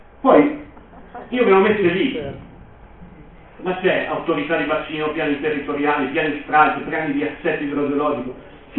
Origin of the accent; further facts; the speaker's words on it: Piedmont, Italy; Devo dirvi anche che vengo dalla Val Susa